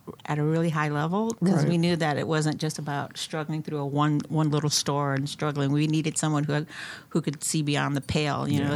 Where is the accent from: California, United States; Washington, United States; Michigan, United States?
California, United States; Los Angeles; We're in like northern, north Crenshaw, not south Crenshaw.